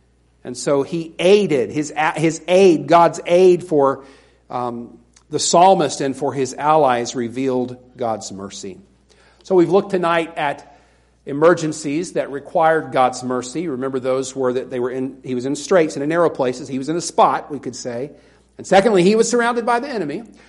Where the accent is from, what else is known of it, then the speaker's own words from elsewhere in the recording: Southern United States, United States; Look, I grew up in the South. I grew up in Tornado Alley.